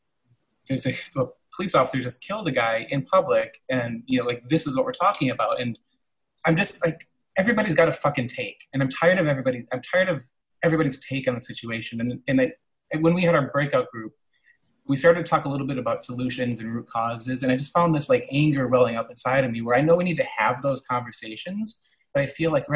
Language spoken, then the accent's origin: English; Minneapolis, Minnesota, United States; so my hometown is Minneapolis, and my family's still in Minneapolis.